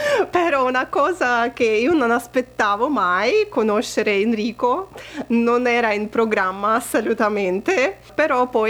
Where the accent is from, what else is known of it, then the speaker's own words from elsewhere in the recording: Riga, Latvia; Italian is a second language; also born or lived in England; now in Italy; Io vengo da Riga, da Lettonia. E infatti mi sono trasferita in Italia, dopo Inghilterra